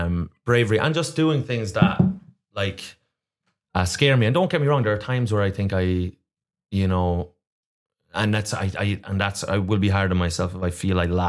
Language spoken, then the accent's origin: English; Ireland; moved away; You can just move to America because we could get a visa being Irish at the time for a year.